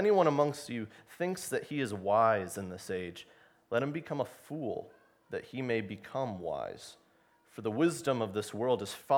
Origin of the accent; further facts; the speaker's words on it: St. Louis, Missouri, United States; I come from St. Louis. I'm studying at the seminary there in order to be a pastor.